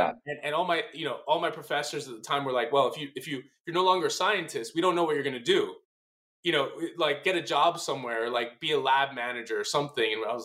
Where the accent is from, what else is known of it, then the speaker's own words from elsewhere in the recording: Miami, Florida, United States; born there; So my parents were Cuban refugees. They came to Florida. I was born in Miami.